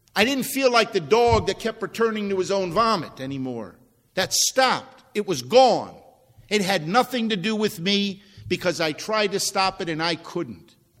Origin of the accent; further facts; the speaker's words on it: Ireland; You know I'm an Irishman, Lord, and I get a little thick-headed.